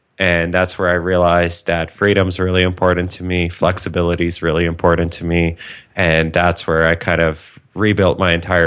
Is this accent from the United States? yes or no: no; Waterloo, Ontario, Canada; I grew up in Waterloo, Ontario, which is basically Canada's little miniature Silicon Valley. That's where all the startups are and a ton of innovation.